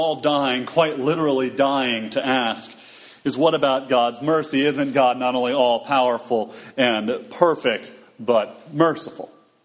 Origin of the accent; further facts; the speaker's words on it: Texas, United States; As is often pointed out, I'm from Texas, and somewhere deep in my Texan soul, there's a preacher that just loves this verse from the Psalms.